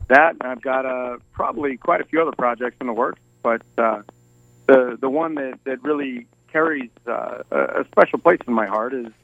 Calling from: Dallas, Texas, United States; I'm in Dallas, Texas.

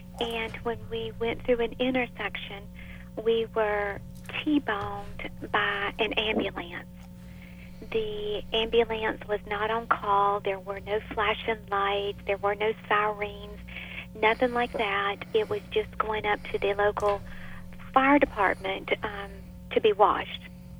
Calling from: North Carolina, United States; We're from North Carolina.

